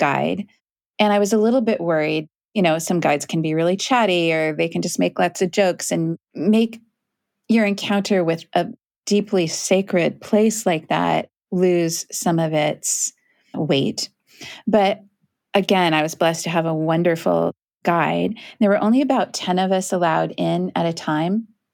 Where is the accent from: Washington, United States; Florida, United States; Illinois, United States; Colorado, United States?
Washington, United States; Kent; So I grew up in Kent, which is a town outside of Seattle.